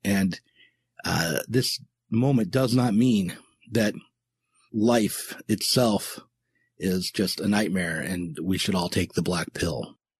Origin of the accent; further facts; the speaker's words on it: United States; I'm an American and I'm looking at this very much through my own cultural lens.